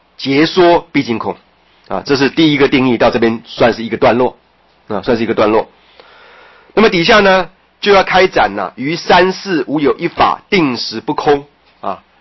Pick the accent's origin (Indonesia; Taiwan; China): China; 而我们中国人讲说啊，这个富贵不过什么？不过三代。